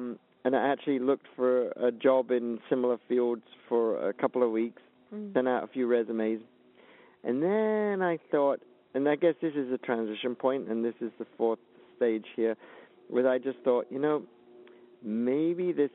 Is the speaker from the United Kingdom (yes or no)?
yes; United Kingdom; now in United States; I was here as a Brit working in California.